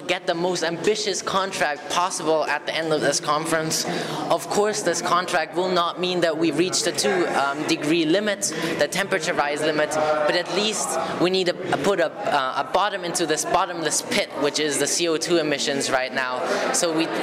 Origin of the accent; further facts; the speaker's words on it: Germany; I'm from Germany.